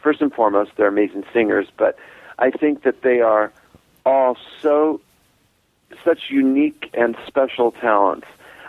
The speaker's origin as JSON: {"language": "English", "town": "Modesto", "region": "California", "country": "United States", "said": "He's from the Bay Area, and I'm from Modesto."}